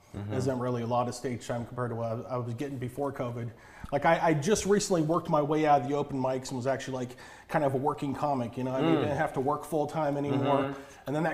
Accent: Pahrump, Nevada, United States; also born or lived in Las Vegas; Was raised in Pahrump.

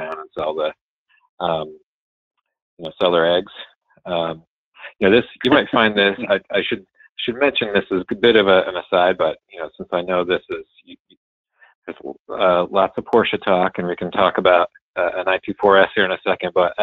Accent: Ohio, United States; now in Chicago, United States; So I kind of grew up all over, but mainly in Ohio. My dad was in the Air Force, so you know, we moved all over.

